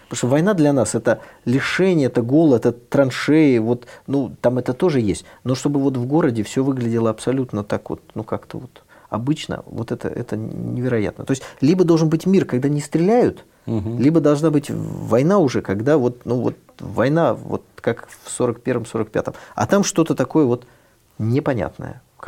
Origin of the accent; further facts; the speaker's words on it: Leningrad, Saint Petersburg, Russia; Вот мы с вами из Ленинграда.